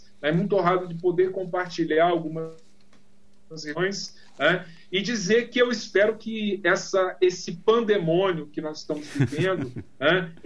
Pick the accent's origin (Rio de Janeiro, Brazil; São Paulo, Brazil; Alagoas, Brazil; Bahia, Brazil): Rio de Janeiro, Brazil; born there; also born or lived in Minas Gerais / Sergipe; Eu digo que eu nasci no Rio de Janeiro, me tornei mineiro por circunstância, né? E me tornei sergipano por opção.